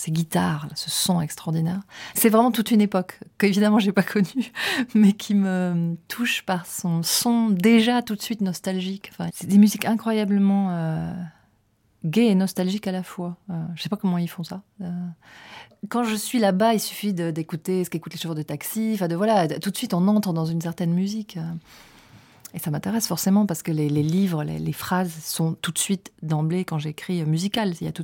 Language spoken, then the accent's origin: French; France; born there; now in Paris, France; Je le trouve aussi en France, dans le petit village où je suis née, ou à Paris où j'habite.